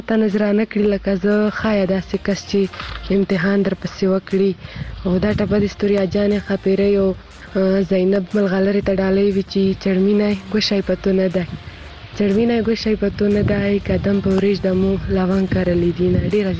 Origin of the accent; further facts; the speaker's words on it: Waziristan, Pakistan; له وزیرستان در سره یم